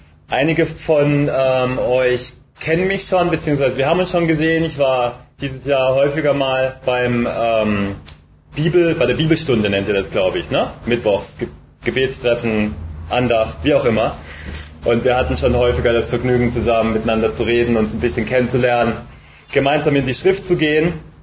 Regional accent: Freiburg, Baden-Württemberg, Germany; now in Düsseldorf, Germany; Ich lebe momentan in Düsseldorf, bin geboren in Freiburg, bin in der Nähe von Freiburg aufgewachsen, am wunderschönen Kaiserstuhl.

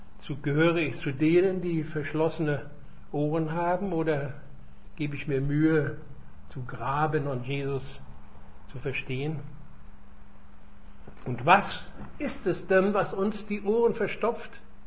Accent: Königsberg, Kaliningrad Oblast, Russia; Als Königsberger, ihr wisst, ich komme daher aus der Stadt Kant

